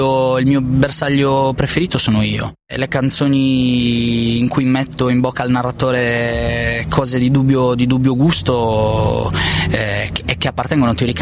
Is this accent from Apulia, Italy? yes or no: no; Buggerru, Sardinia, Italy; now in Bologna, Italy; Io sono di Bugerro.